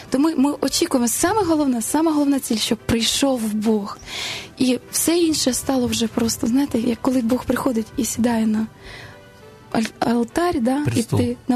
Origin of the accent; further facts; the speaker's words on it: Melitopol, Zaporizhzhia Oblast, Ukraine; born there; Запорізьку буду я представляти, бо я народилась в Мелітополі, це Запорізька область.